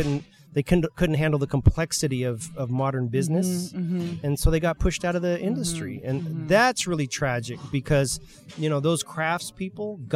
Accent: California, United States; Well, I'm a native Californian and I come from the cannabis industry.

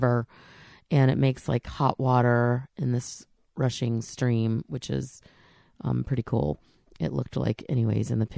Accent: Michigan, United States; also born or lived in North Carolina; used to the trees that we have even growing up in Michigan and in the mountains of North Carolina.

